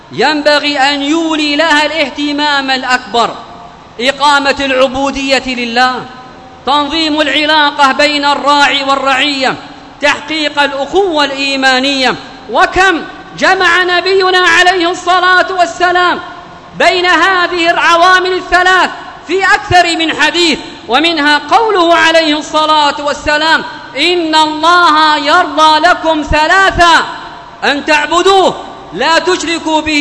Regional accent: Yemen

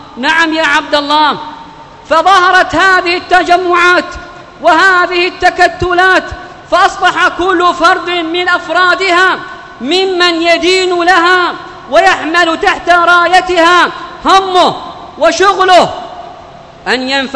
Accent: Yemen

